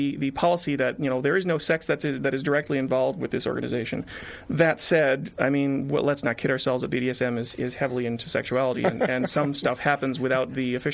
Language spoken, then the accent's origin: English; Pittsburgh, Pennsylvania, United States; I mean, we're here from Pittsburgh